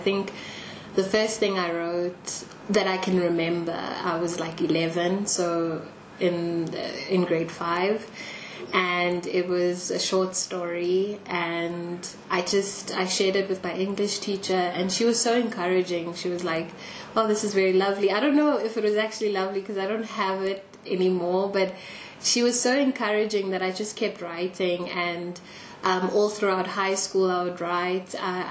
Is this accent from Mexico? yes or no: no; South Africa; I am a South African academic